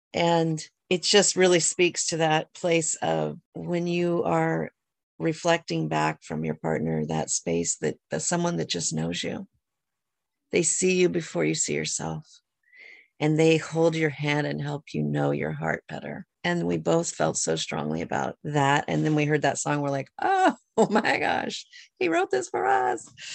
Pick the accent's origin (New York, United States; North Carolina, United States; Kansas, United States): New York, United States; born there; I was born in New York and my oldest half sister is the same age as I am.